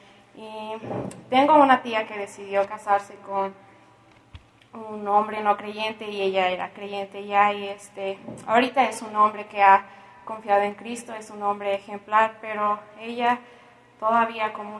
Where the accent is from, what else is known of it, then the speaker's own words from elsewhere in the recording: Pátzcuaro, Michoacán, Mexico; Y yo nací en y crecí en Pátzcuaro, como a una hora y media de aquí.